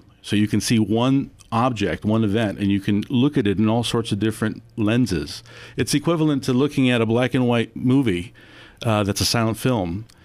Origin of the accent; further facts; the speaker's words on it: Buffalo, New York, United States; Well, we're going to go to Buffalo, New York. I'm from Buffalo, New York.